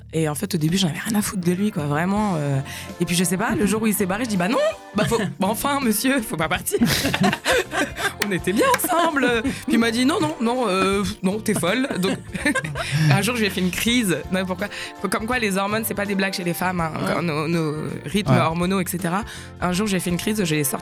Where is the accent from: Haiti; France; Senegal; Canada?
France; Paris, Île-de-France; J'habite Paris, je suis parisienne, ouais, tout à fait.